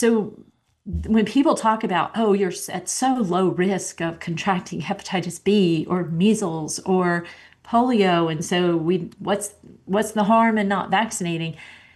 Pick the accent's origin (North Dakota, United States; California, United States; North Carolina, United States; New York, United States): North Carolina, United States; that's not going to change rules in my home state of North Carolina, for example.